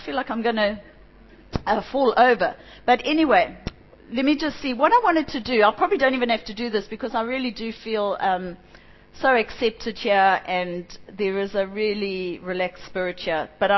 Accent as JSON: {"language": "English", "country": "Hong Kong", "said": "I'm from Hong Kong"}